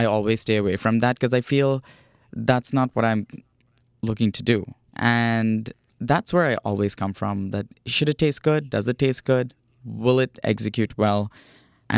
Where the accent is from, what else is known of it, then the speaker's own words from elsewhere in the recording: India; It reminds me of some of the dishes that I grew up with in India, but in a very different way.